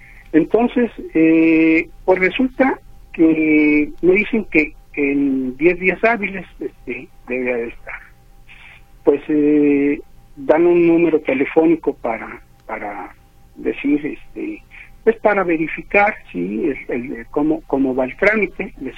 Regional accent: Guadalajara, Jalisco, Mexico; Somos unos unos tapatíos orgullosos de nuestro sistema.

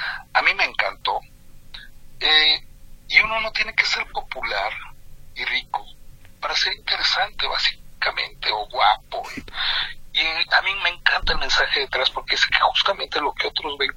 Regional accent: Mexico; Somos mexicanos, tenemos de los dos, queramos o no, así de fácil.

